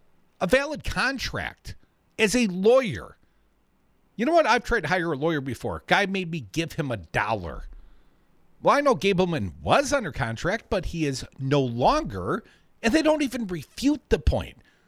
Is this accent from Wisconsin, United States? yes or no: yes; Madison, Wisconsin, United States; Madison Mayor, my hometown, Sadia Rhodes Conway